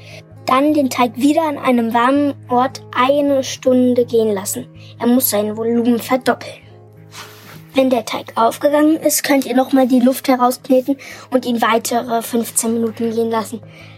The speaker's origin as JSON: {"language": "German", "town": "Munich", "region": "Bavaria", "country": "Germany", "said": "ich komme aus München und bin 9 Jahre alt."}